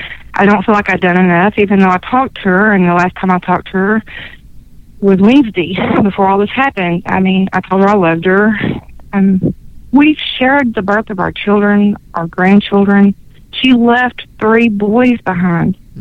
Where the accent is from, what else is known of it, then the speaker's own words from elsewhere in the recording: Arkansas, United States; I'm the lady from Arkansas that has called in a couple of times.